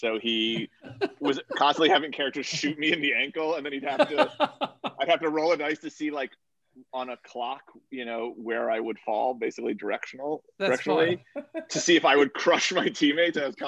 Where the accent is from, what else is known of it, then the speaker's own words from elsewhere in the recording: New York, United States; I loved working with him because I'm from New York, where ball busting is an art form.